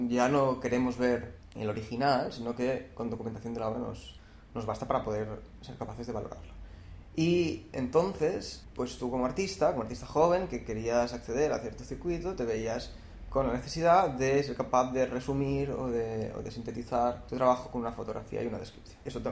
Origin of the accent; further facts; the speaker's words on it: Balearic Islands, Spain; now in Barcelona, Spain; soy artista y desde hace poco también soy editor. Soy de Mallorca, pero he pasado los últimos 8 o 9 años viviendo en Barcelona.